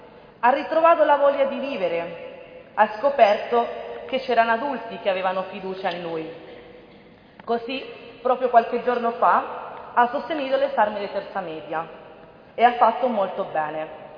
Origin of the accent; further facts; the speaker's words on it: Honduras; now in Italy; Io vengo dall'Honduras, sono in Italia da molti anni